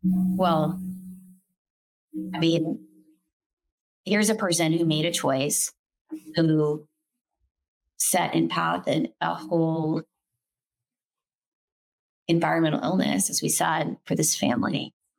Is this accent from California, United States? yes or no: no; Manhattan, New York, United States; I grew up in Manhattan.